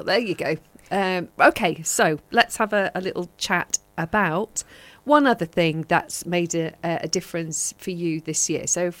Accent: Manchester, North West England, United Kingdom; I think, why? I'm a girl from Manchester, you know.

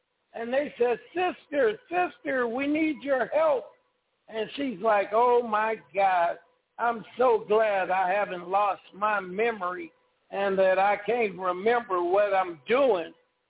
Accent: Los Angeles, California, United States; You know, I grew up in South Central L.A., and I grew up on 65th Place, which is in the middle-class neighborhood.

